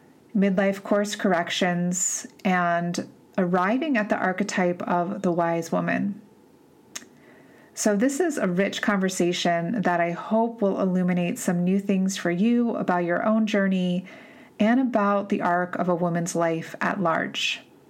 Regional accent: East Coast, United States; I'm from the East Coast originally, so I just have a sense of that East Coast beginning of spring feeling.

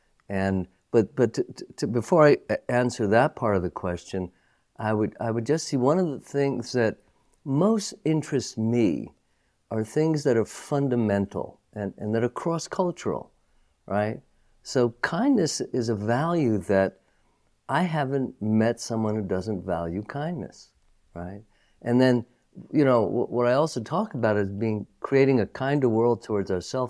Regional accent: New York City, New York, United States; moved away; also born or lived in California; I grew up in Manhattan in New York City. And when I moved to California first, everybody was so nice, I mistrusted it, you know?

